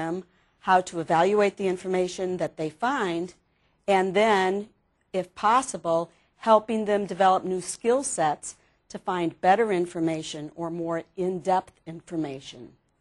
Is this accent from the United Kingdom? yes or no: no; Covington, Louisiana, United States; I'm from Covington, Louisiana.